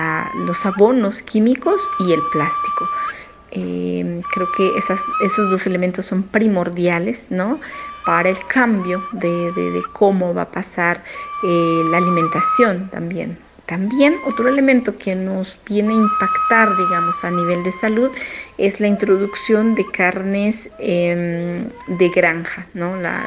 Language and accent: Spanish; Chichicastenango, Quiché, Guatemala; soy de Chichicastenango, un pueblito de Guatemala conocido por un mercado prehispánico. Que bueno, todavía existe hasta nuestros tiempos. Hablo quiché y crecí en este lugar